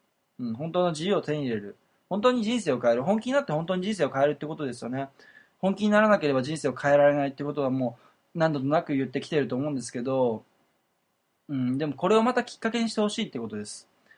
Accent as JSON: {"language": "Japanese", "region": "Kochi", "country": "Japan", "tie": "born or raised there", "said": "高知県の僕の地元の田舎で暮らしていて"}